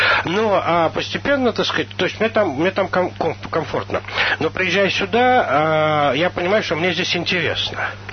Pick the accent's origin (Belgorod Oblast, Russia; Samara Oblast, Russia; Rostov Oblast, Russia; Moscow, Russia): Moscow, Russia; когда я рос в Москве, так сказать, я знал, что я конкурирую с теми, у кого есть московская прописка.